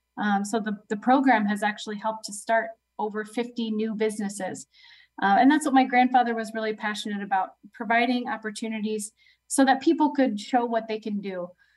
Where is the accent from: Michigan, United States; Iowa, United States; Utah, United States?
Iowa, United States; Well, I grew up in Iowa, but I currently live in Illinois. And I have to say, I think I've made the switch. So I'm here to stay.